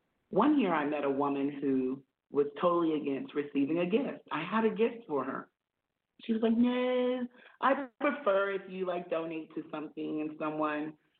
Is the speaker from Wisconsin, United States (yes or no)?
no; South Carolina, United States; I'm from South Carolina, and growing up, we could not do anything without first asking the elders for permission to speak.